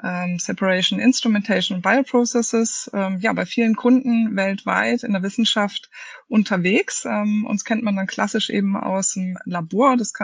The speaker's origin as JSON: {"language": "German", "region": "Baden-Württemberg", "country": "Germany", "tie": "born there", "moved": "yes", "lives_now": "Hamburg, Germany", "said": "Ich bin, wie man es mir nicht mehr gut anhört, aber immerhin noch, gebürtige Schwäbin, seit 2009, jetzt Wahlhamburgerin"}